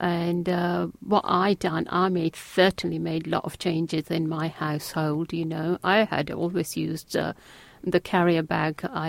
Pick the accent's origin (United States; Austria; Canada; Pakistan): Pakistan; Yes, I'm from Pakistan, but maybe when I go for my next summer holiday out there